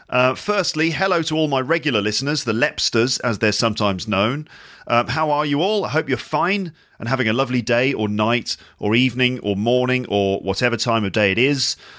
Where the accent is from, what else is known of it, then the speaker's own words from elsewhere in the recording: West Midlands, United Kingdom; also born or lived in Liverpool; I also spent many years growing up in Warwickshire, which is near Birmingham, which is in the Midlands, which is in England